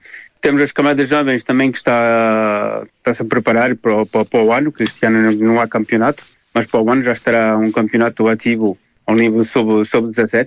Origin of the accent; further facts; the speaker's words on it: Portugal; now in France; antes de tudo somos portugueses.